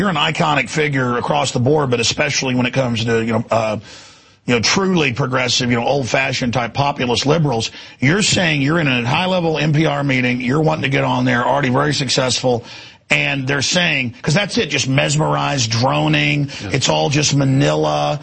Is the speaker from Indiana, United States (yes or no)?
no; Rockwall, Texas, United States; So, I grew up pretty close there in Rockwall.